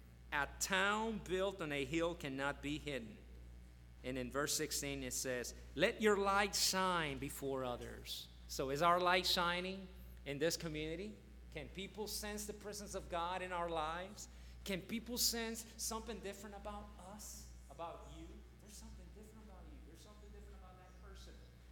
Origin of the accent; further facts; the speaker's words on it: Baton Rouge, Louisiana, United States; when I was growing up in Baton Rouge, Louisiana, we were going to a church at that time